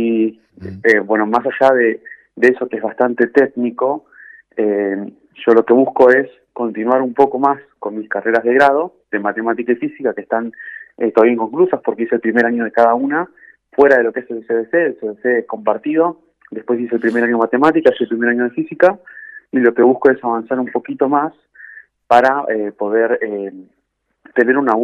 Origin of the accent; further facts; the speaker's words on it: Quilmes, Buenos Aires Province, Argentina; yo soy de Quilmes, de Villa La Florida. En particular, bueno, estudié mi primaria y secundaria en el Instituto Sagrada Familia.